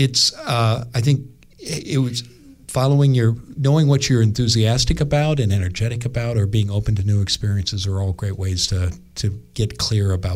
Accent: Iowa, United States; Growing up in Eastern Iowa, we had the presidential caucuses. I just fell in love with politics, even in grade school.

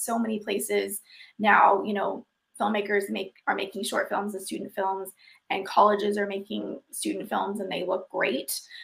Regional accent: Texas, United States; also born or lived in Florida; So I'm from Texas originally, and I went to school in Florida. So I came back to Texas to kind of get my bearings

